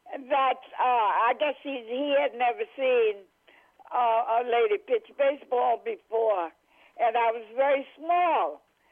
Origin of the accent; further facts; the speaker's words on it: South Carolina, United States; born there; Well, actually, dear, see where I came from. I was born in South Carolina. And down south, we really had nothing else to do.